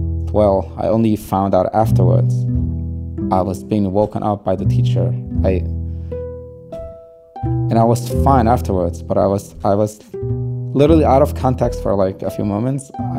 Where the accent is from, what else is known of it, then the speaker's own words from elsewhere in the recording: New York, United States; first language Yiddish; English is a second language; now in Israel; I live in Israel. I grew up in upstate New York. My mother tongue language is Yiddish